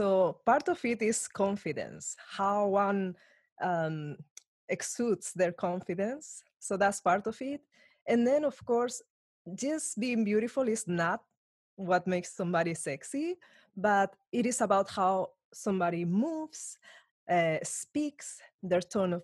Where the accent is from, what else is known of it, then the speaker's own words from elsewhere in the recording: Spain; English is a second language; I am from Spain. I came here and I was very surprised about the idea of dating.